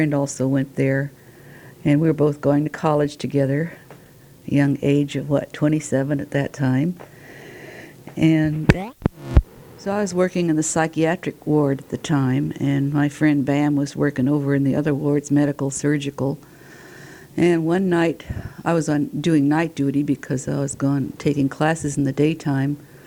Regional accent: San Francisco, California, United States; I was raised in San Francisco, California.

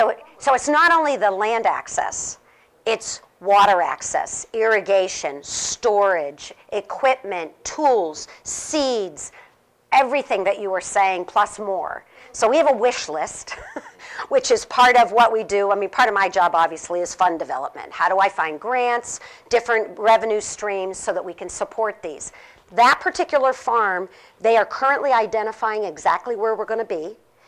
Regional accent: Pittsburgh, Pennsylvania, United States; I'm from Pittsburgh. I'm a steel mill girl. I actually worked at the steel mill as a summer job, shoveling coal when I was in college.

